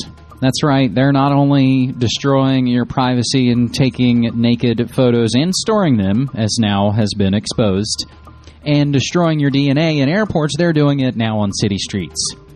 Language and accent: English; West Virginia, United States; now in Oregon, United States; And fortunately, my home state of West Virginia stands out as one of the few states on the whole eastern seaboard there that doesn't have a case.